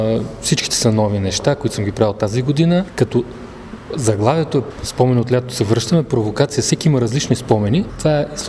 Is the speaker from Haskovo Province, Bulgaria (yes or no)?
yes; Dimitrovgrad, Haskovo Province, Bulgaria; now in Sofia, Bulgaria; аз винаги се афиширам като димитровградчанин, а не като софиянец или просто сега там живея и там работя, но аз съм си от Димитровград.